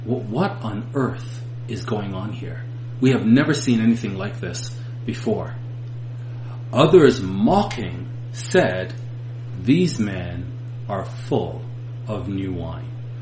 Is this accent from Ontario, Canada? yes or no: yes; Toronto, Ontario, Canada; when I was growing up in Toronto, we had these thing called Newfie jokes. I didn't even know where Newfoundland was.